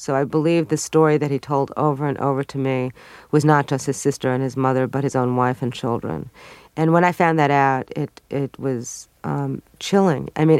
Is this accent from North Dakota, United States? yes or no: no; Brooklyn, New York, United States; I mean, what are your tragedies growing up in Brooklyn?